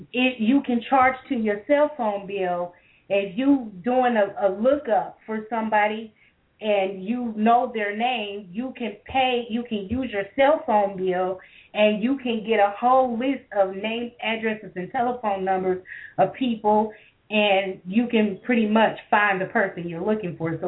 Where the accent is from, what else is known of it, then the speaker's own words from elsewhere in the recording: Ohio, United States; where I live here in my hometown in Ohio